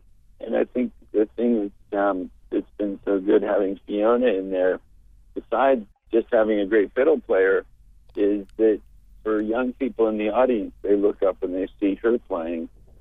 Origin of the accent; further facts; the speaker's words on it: Concord, New Hampshire, United States; when I was growing up in Concord, there weren't as many people having as much trouble day in and day out keeping their heads above water